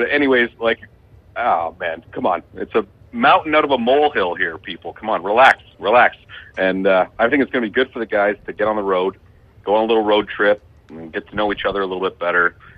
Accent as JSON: {"language": "English", "region": "Ontario", "country": "Canada", "said": "And I'm from Ontario originally."}